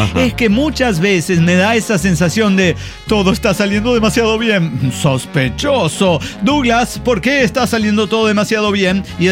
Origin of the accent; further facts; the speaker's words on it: Bolivia; porque yo como madre boliviana que soy me canso.